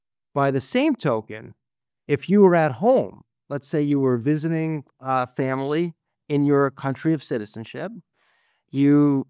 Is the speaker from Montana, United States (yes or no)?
yes; Montana, United States; Montana, my home state